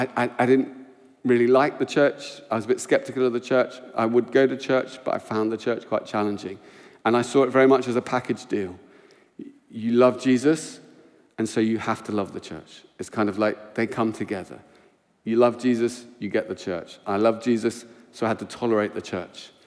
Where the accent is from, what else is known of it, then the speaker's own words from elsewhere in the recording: England, United Kingdom; I'm English